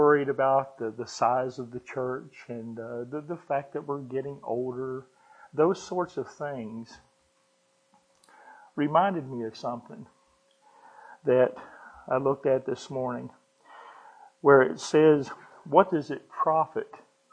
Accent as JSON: {"language": "English", "region": "Maryland", "country": "United States", "said": "I'm not from Oklahoma. I'm from Maryland. A little country church. My dad was a preacher. All of his friends were preachers. Little small church."}